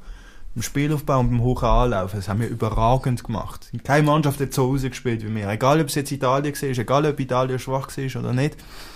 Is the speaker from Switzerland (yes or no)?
yes; Switzerland; den wir als Schweizer Fans jetzt mittlerweile haben.